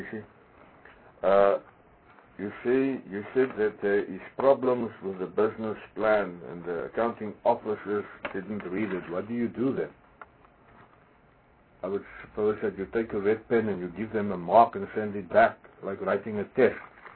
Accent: Northern Cape, South Africa; Because from the Northern Cape, I come from the Northern Cape

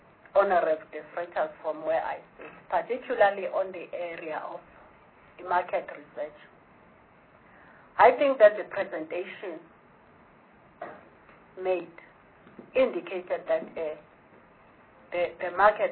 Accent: Harding, KwaZulu-Natal, South Africa; I come from KwaZulu-Natal, a very mountainous province. And I'm from Harding, a very rural area.

